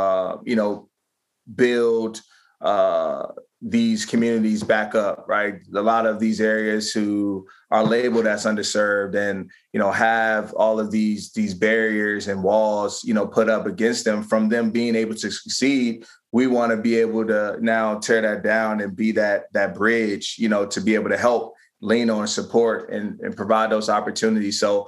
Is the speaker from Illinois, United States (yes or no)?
no; Maryland, United States; now in Philadelphia, United States; my hometown a lot more back in PG County, Maryland, my wife being from New York